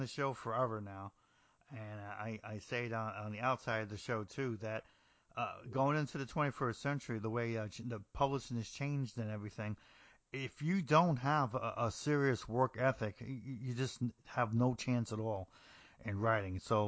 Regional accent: New Jersey, United States; Well, I'm originally from New Jersey, so I don't think we're too far away from a lot of these things, okay?

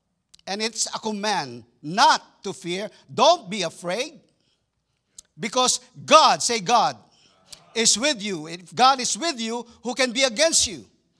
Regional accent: Texas, United States; I'm from Texas wearing cowboy boots, and this is how we do in Texas.

